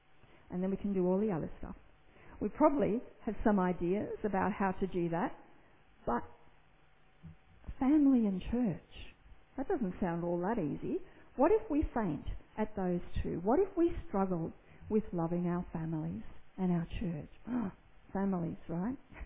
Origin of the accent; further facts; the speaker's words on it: Australia; And we're not, but we are Australian, just as they are.